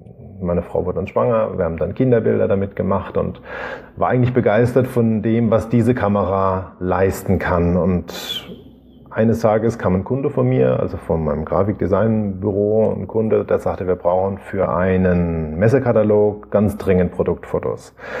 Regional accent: Rhineland-Palatinate, Germany; Ich komme aus der Südpfalz.

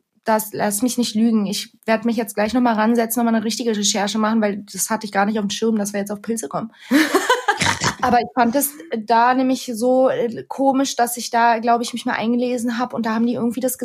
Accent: Turkey; ich bin ja gebürtig Türkin

